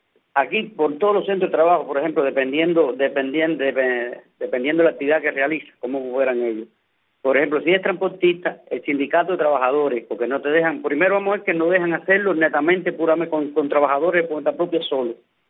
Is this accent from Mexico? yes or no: no; Cuba; como decimos cubanos